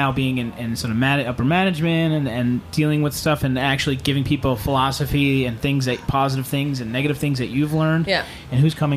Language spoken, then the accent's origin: English; Staten Island, New York, United States; I'm from Staten Island, so I'm very cynical about from where I come from.